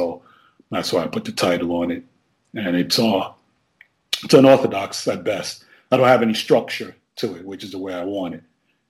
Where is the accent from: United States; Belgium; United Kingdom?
United States; Bronx, New York; I was born in the Bronx and grew up and came through.